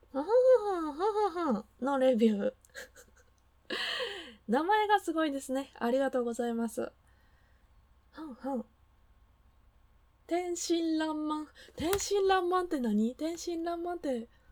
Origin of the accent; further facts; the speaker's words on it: Kansai, Japan; なんかね、関西人なんでね、ついつい笑いに走っちゃうっていうところはありますね。